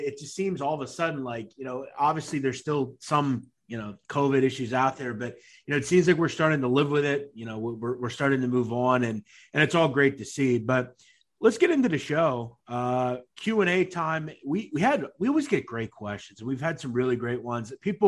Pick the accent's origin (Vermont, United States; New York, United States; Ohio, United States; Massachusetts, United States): Vermont, United States; I was born and raised in Vermont. Was there ever a mafia presence in the woods of our state?